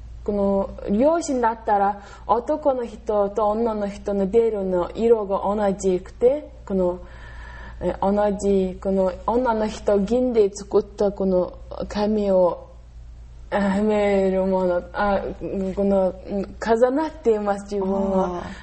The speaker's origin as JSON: {"language": "Japanese", "country": "Mongolia", "second_language": "Japanese", "lives_now": "Japan", "said": "一番美味しいモンゴルには、で、私の出身地には多いで有名です。"}